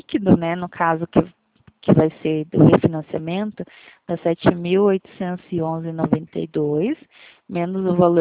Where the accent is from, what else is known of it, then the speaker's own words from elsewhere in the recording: Curitiba, Paraná, Brazil; Eu sou de Curitiba.